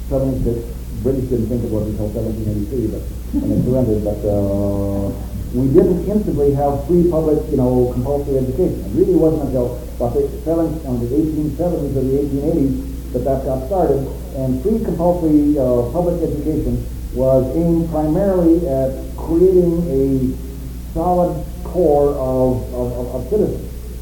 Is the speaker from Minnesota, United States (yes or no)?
yes; Minnesota, United States; I'm from Minnesota, and I grew up under Hubert, so I learned to give a 15-minute answer to a three-word question.